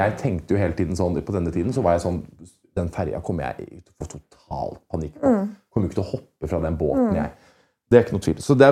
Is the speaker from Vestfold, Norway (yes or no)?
yes; Andebu, Vestfold, Norway; for jeg dro opp til Åstrumvannet oppe i Andebu hjemme i Vestfold